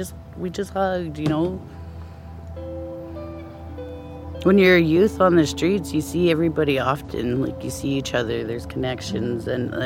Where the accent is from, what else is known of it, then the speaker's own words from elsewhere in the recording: Champaign, Illinois, United States; I'm from Champaign.